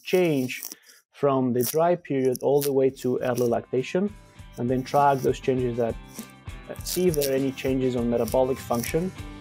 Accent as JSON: {"language": "English", "country": "Argentina", "moved": "as an adult", "lives_now": "United States", "said": "I'm originally from Argentina, as we were discussing before starting recording. And I studied there. I did my undergrad there. And then I moved to the U.S."}